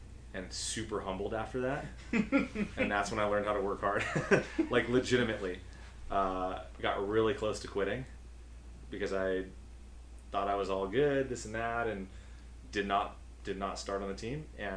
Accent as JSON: {"language": "English", "town": "Glendale", "region": "California", "country": "United States", "tie": "born or raised there", "said": "I grew up in Glendale, so I'm, you know, about an hour's drive, 45-minute drive out to CLU."}